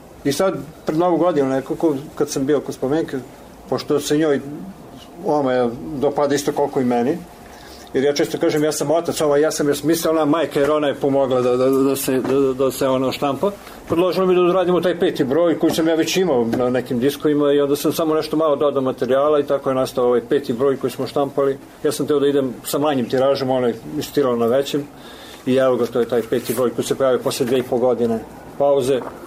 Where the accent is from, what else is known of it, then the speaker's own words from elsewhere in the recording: Velika Plana, Serbia; ja nisam iz Beograda, ja sam iz Velike Plane i dan danas živim u Velikoj Plane, ali stanem u Beogradu zbog posla.